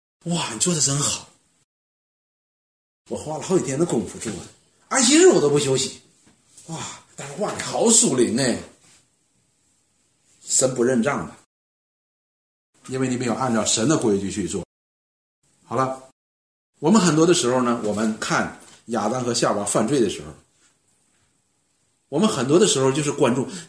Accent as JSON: {"language": "Chinese", "country": "China", "said": "我们中国人有句话，这也不是中国人，外国人也有，条条大路通罗马。"}